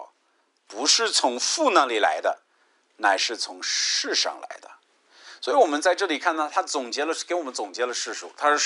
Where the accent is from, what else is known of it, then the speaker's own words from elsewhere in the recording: United States; 我觉得我们小时候我们是美国人嘛，那美国有很多习俗，很多风俗是和